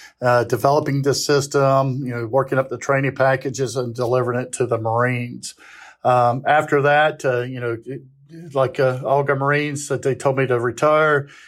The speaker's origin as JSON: {"language": "English", "region": "North Carolina", "country": "United States", "said": "So I'm originally from Central North Carolina, a little town called Random in North Carolina."}